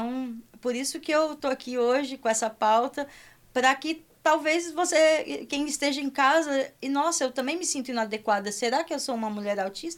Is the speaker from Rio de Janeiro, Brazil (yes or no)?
no; Jaciara, Mato Grosso, Brazil